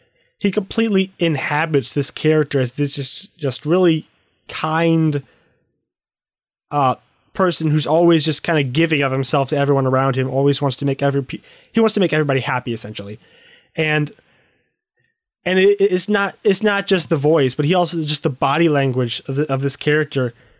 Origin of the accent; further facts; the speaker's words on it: Virginia, United States; I grew up in Virginia, but I also grew up in a very rural area, and so there are traits of small town culture that are prevalent no matter where you are.